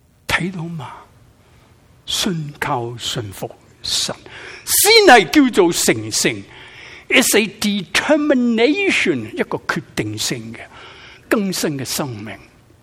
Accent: Guangdong, China; 我们广东人说

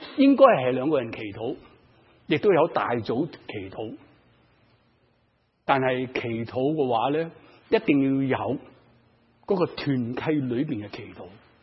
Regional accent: Guangdong, China; 另外还有我们广东人有时候讲给你接受我

